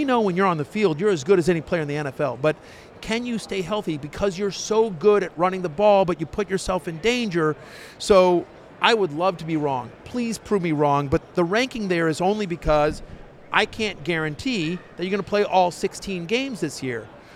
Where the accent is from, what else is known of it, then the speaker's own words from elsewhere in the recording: College Station, Texas, United States; You know, I grew up in College Station. He's a Texas A&M guy.